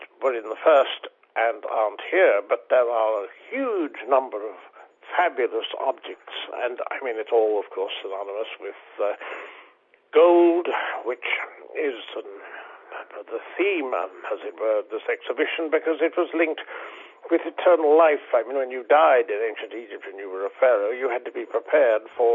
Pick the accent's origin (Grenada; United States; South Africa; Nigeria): South Africa; now in United Kingdom; in 1972, it was the year I came over from South Africa